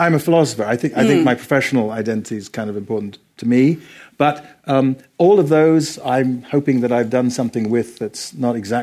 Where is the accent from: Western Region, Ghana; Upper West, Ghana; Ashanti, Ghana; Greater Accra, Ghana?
Ashanti, Ghana; because in my hometown, there literally probably were a dozen people who had as many books as we had. And it's the second biggest town in Ghana.